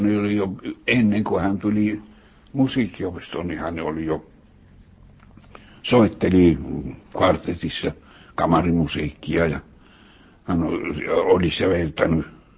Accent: Kuopio, North Savo, Finland; now in Helsinki, Finland; minä tulin suorastaan kun Kuopiosta, kun ylioppilaaksi tulin

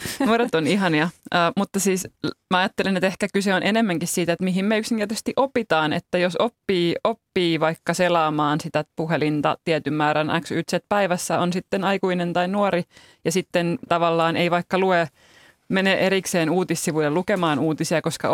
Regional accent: Juupajoki, Pirkanmaa, Finland; vaikka jossain Juupajoella, mistä itse olen kotoisin

